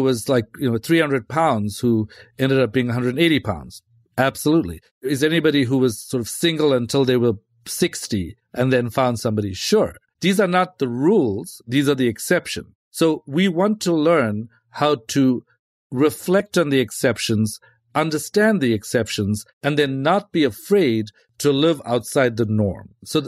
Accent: South Africa; born or raised there

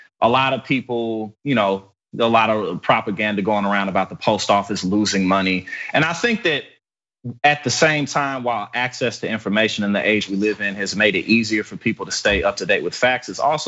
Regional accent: St. Louis, Missouri, United States; I'm from St. Louis, Missouri, for instance.

